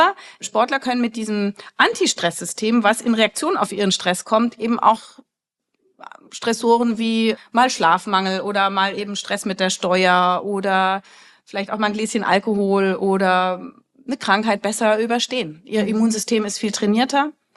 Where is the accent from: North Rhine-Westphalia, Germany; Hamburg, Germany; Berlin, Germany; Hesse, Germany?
Berlin, Germany; ich komme aus Berlin